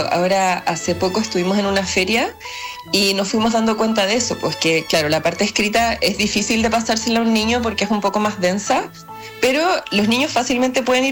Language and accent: Spanish; Chile; que creo que también es súper parte de nuestro dialecto chileno